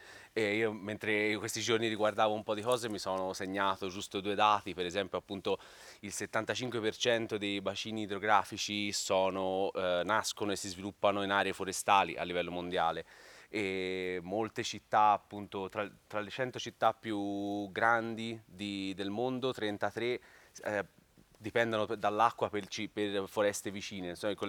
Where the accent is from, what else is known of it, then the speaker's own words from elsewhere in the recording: Tuscany, Italy; le zone per esempio da dove vengo io del Mugello, qui accanto